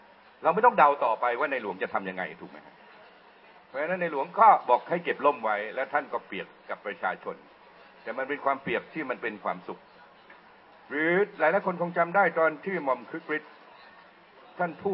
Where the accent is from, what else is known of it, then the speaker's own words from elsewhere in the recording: Bangkok, Thailand; ผมเป็นคนกรุงเทพแต่ผมมีความรู้สึกผมอยากไปสอนหนังสืออีสาน